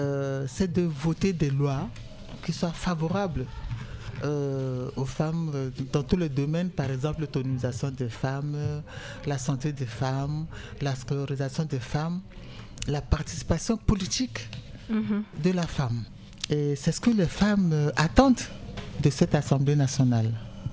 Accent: Central African Republic; chez nous, en République centrafricaine, les femmes sont plus nombreuses que les hommes.

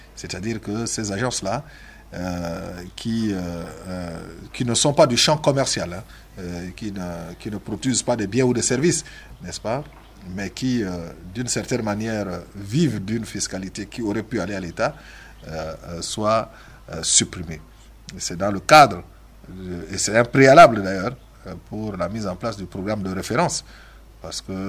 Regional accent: Central African Republic; en tant que centrafricain

